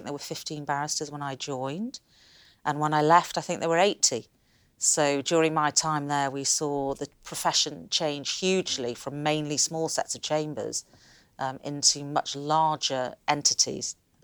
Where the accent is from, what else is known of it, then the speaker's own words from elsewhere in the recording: Llangollen, Wales, United Kingdom; I grew up in a small town in North Wales called Llangollen, close to the Welsh borders, near Wrexham and Chester.